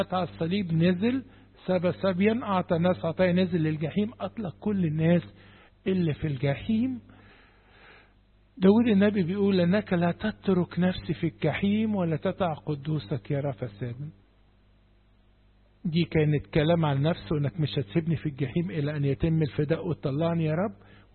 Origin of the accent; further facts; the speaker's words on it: Egypt; بيقول لك احنا مصريين كنا هنعتبر امم، امميين